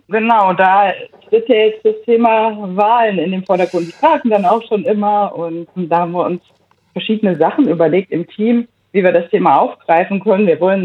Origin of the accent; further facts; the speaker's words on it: Erfurt, Thuringia, Germany; also ich komme ja aus Erfurt